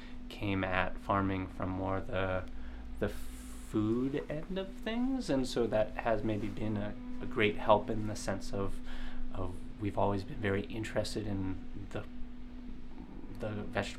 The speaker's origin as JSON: {"language": "English", "region": "Maine", "country": "United States", "tie": "born or raised there", "said": "And I grew up in Maine."}